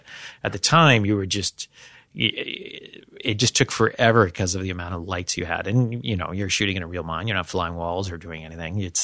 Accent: Canada; growing up in Canada, was very aware of those films

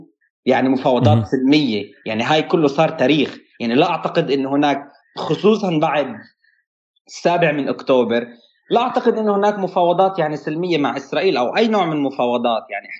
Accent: Palestine; moved away; وأنا خرجت من فلسطين أفاجئك، أنا خرجت من فلسطين لأكتشف الفلسطين اللي فيه

